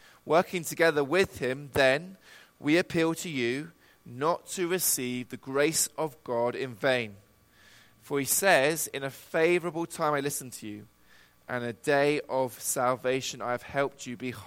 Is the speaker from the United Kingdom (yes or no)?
yes; England, United Kingdom; If a Scottish person was here, you would not understand a word they are saying. But I'm English, so you understand me. I speak the Queen's language.